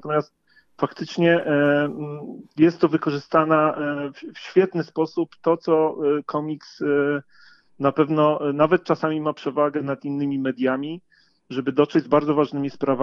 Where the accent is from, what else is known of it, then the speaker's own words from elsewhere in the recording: Łódź, Łódź Voivodeship, Poland; a jestem też z Łodzi, więc wiem, jak wygląda problem pieców.